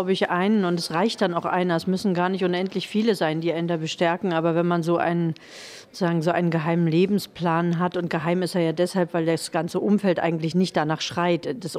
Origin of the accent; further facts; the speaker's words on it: East Germany, Germany; ich bin ja aufgewachsen eher in der Provinz und dann auch noch mal in einem provinziellen Staat, der abgeriegelt war. Die DDR war ja nun kein Staat, von dem aus man durch die Welt hätte reisen können.